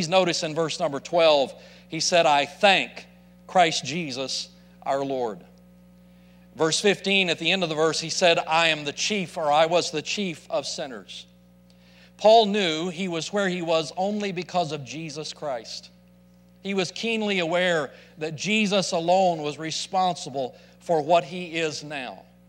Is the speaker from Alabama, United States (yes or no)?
yes; Alabama, United States; But I grew up in North Alabama, and at the age of 6, my parents took us to a revival meeting at Springdale Baptist Church.